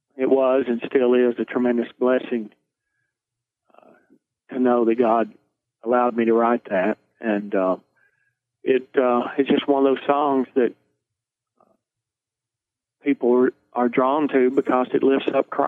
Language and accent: English; Chattanooga, Tennessee, United States; also born or lived in Ringgold; I was born in Ringgold, Georgia, just about 15 minutes from here, and raised, though, in Chattanooga, Tennessee.